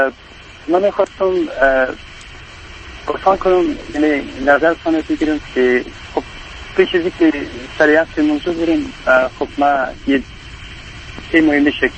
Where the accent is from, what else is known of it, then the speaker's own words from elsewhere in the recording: Afghanistan; ما شاید در اقوام افغانستان خبر باشین ما هزاره هستیم